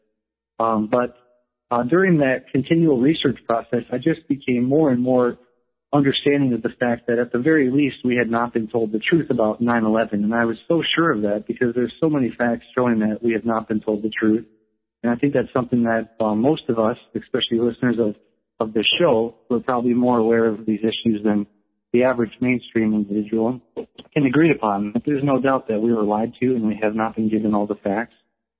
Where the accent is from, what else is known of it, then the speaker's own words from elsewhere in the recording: St. Paul, Minnesota, United States; also born or lived in Iowa; Well, I was born in Minnesota, in St. Paul, Minnesota, at St. Joseph's Hospital. Lived in Minnesota for most of my life and also in Iowa for most of my life.